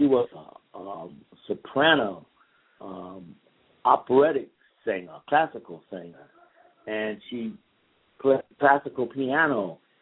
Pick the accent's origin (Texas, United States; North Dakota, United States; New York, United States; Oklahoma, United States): Texas, United States; Waskom; also born or lived in Houston; we moved from Wascom, Texas, which is down 25 miles into Texas, near Louisiana, Shreveport, Louisiana, between Marshall, Texas. And Shreveport is this little town called Wascom, and that's where I come from. And we moved to Texas, to Houston.